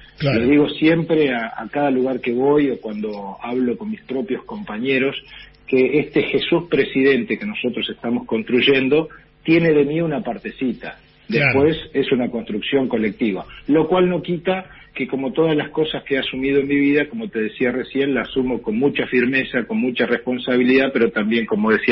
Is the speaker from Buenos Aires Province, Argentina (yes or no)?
no; El Huecú, Neuquén, Argentina; also born or lived in El Maitén; Y después me crié en Neuquén y me crié en un pueblito de la cordillera que se llama el Huecú, pueblito muy hermoso que está a 15 kilómetros de la frontera con Chile en plena cordillera de los Andes